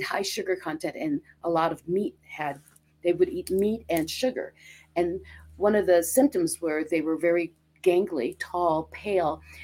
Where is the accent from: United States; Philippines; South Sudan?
Philippines; growing up in the Philippines, that was a whole thing